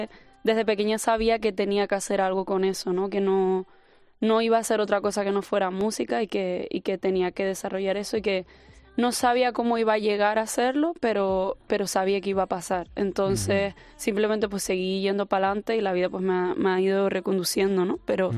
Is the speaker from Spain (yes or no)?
yes; Canary Islands, Spain; accent: Canarian; me gusta poner mi esencia de donde soy y en mis letras. Al final mi acento pues es canario